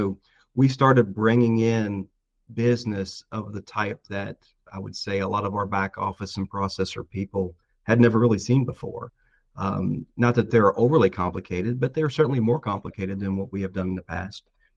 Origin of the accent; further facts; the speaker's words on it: West Virginia, United States; I mean, I'm from West Virginia, but we had put down roots in Virginia, and we had been in Virginia the last 20 some years.